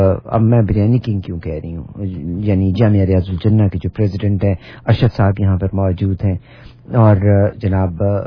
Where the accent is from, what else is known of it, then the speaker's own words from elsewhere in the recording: Punjab, Pakistan; actually میں پنجاب سے ہوں